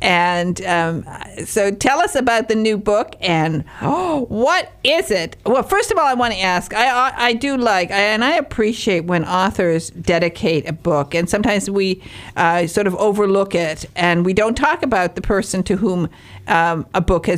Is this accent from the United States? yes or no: yes; Michigan, United States; Me too. I'm a Michigander.